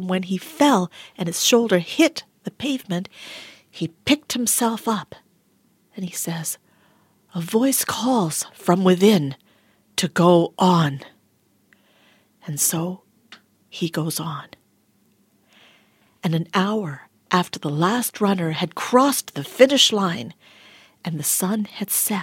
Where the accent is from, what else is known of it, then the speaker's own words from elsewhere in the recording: Tanzania; born there; Although both Dad, well, obviously Dad is Indian, so that means I'm Indian too, but both Dad and I were born in Tanzania.